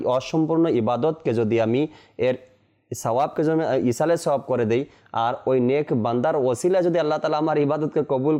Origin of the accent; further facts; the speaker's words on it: Bangladesh; তো আমাকে জিজ্ঞাসা করলো আপনি কোথা থেকে আসছেন, আমি তো বললাম বাংলাদেশ থেকে আসছি